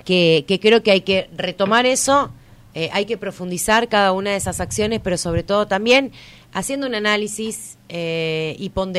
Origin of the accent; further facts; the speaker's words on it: Chaco, Argentina; hemos sentido orgullo de decir que somos chaqueños y chaqueñas.